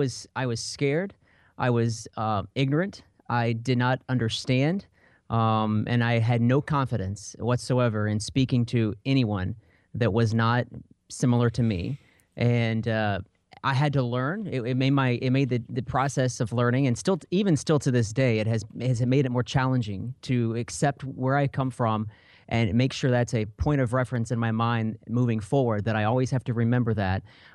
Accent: Missouri, United States; just for instance, my hometown, 0.5%. Black, according to the census data in 2010

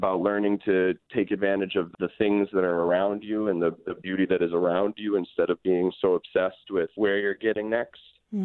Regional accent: Fort McMurray, Alberta, Canada; I'm probably of the earlier generations of people to actually be born and raised in Fort McMurray.

